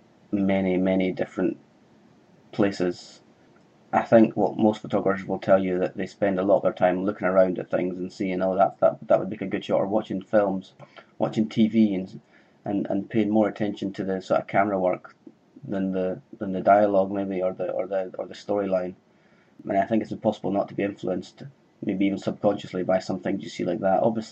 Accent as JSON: {"language": "English", "region": "Scotland", "country": "United Kingdom", "moved": "as an adult", "said": "I am originally from Caithness, that's how I know Louise. I left Caithness about 20 years ago when I was, I think, maybe 18 or 19 or so. I do still have lots of family still back in Caithness."}